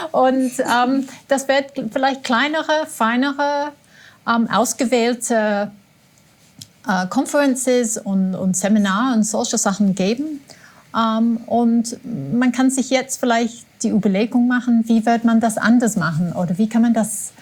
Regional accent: England, United Kingdom; German is a second language; Und als Engländerin dachte ich, oh nein, ich kann nicht ohne Tee leben.

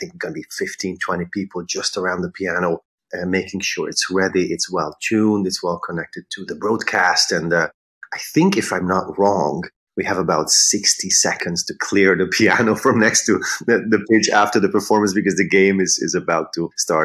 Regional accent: Pomaz, Pest, Hungary; moved away as an adult; now in United States; I'm from Pomaz, from Hungary, north of Budapest. I went to school to the Liszt Academy in Budapest. And I moved to the US 20 years ago.

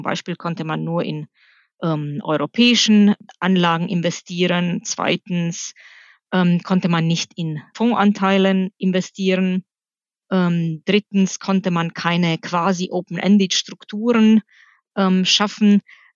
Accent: Romania; moved away as an adult; now in Germany; Und der Name kommt aus Rumänien. Das ist mein Heimatland. Da bin ich geboren und aufgewachsen und habe die ersten 20 Jahre meines Lebens verbracht.

